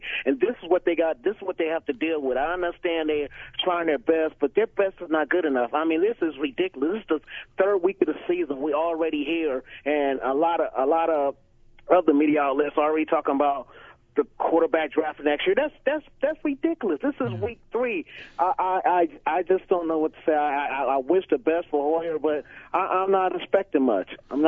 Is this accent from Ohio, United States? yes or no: yes; Cleveland, Ohio, United States; I'm from Cleveland. I love my Browns, but we are beat down